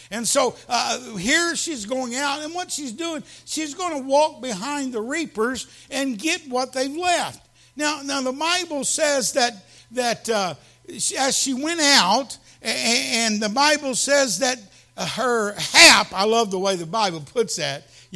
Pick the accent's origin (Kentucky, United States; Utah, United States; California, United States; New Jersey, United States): Kentucky, United States; I'm from Kentucky. I've gleaned. Growing up, we used to go out, and we would get whatever the farmer